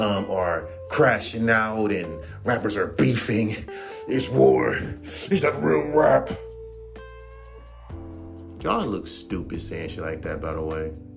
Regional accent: West Coast, United States; I could do that because I'm from the West Coast, and I hear that sound all the time.

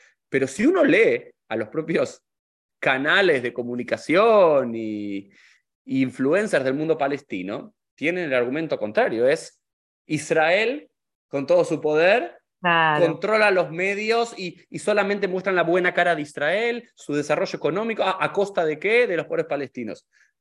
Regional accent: Argentina; now in United States; lo que somos de Argentina, le decimos, uy, la nación es antisionista

